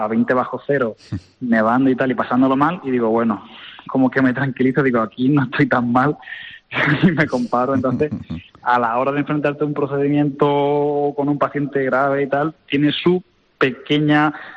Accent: Cádiz, Andalusia, Spain; now in Zaragoza, Spain; Yo soy gaditano

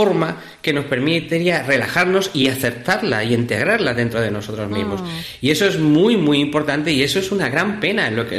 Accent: Córdoba, Andalusia, Spain; also born or lived in Ireland; Y yo decía, por la referencia más importante para ellos, en Málaga, decía, no decía Córdoba, pero decía, de Málaga, de la zona de Andalucía, de Málaga.

